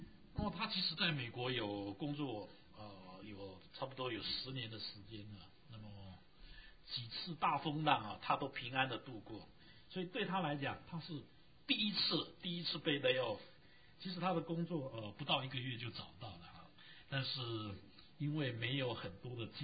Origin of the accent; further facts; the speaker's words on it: China; 不过大概我们中国人适应力比较强